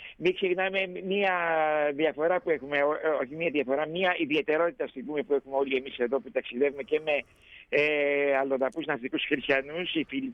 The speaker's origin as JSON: {"language": "Greek", "region": "Attica", "country": "Greece", "tie": "born or raised there", "said": "Μάλιστα, η καταγωγή μου είναι από το Κερατσίνι, αλλά μεγάλωσα στη Βόρεια Αττική. Και κατοικώ στις Αφίδνες."}